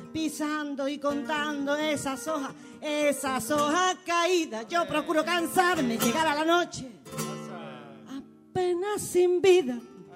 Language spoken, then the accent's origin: Spanish; Utrera, Andalusia, Spain; el polígono del Tinte, barrio donde yo me crié, en Utrera